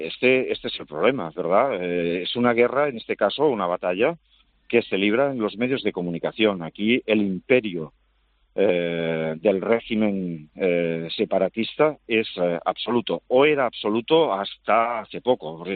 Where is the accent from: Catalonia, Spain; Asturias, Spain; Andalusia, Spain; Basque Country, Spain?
Catalonia, Spain; Nos sentimos absolutamente españoles, igual que somos catalanes, ¿no?